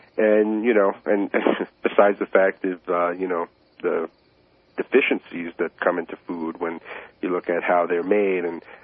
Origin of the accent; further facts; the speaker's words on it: New York, United States; And I'm from New York originally